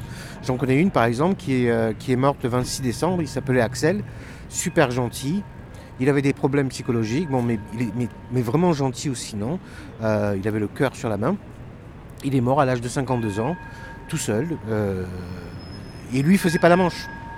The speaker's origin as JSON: {"language": "French", "town": "Marseille", "region": "Provence-Alpes-Côte d'Azur", "country": "France", "tie": "born or raised there", "moved": "yes", "said": "J'adore le bruit de la mer, on est Marseillais ou on l'est pas."}